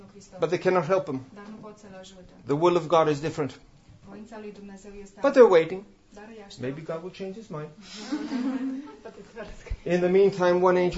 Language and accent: English; Texas, United States; I am from Texas in the United States, I told you.